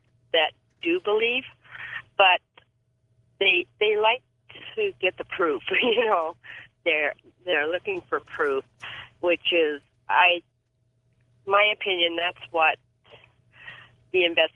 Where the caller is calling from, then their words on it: Arizona, United States; I'm calling from Arizona.